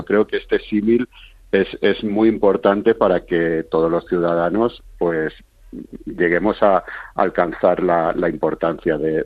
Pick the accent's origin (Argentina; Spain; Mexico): Spain; Valencian Community; que lo digo yo como valenciano